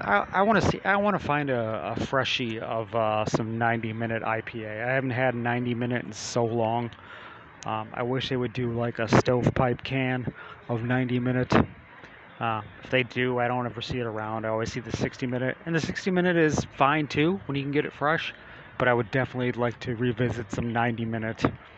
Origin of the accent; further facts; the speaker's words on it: Chicago, Illinois, United States; now in Texas, United States; because I'm from Chicago and they were there, and I'm in Texas now and they're down here.